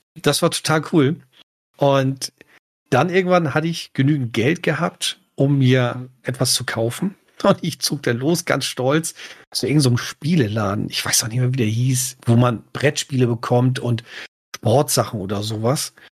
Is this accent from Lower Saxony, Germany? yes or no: no; Kiel, Schleswig-Holstein, Germany; Baujahr 77. Fangen wir damit schon mal an. Also von dem letzten Jahrhundert. Kann man sogar sagen Jahrtausend. Ich bin gebürtiger Kieler, Landeshauptstadt von Schleswig-Holstein und habe es nie wirklich geschafft, aus Schleswig-Holstein rauszukommen.